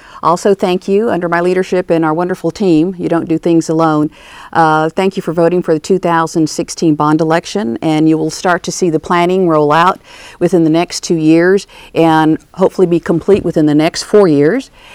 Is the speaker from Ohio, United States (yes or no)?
no; Corpus Christi, Texas, United States; having been born and raised in Corpus Christi, it's been a great journey.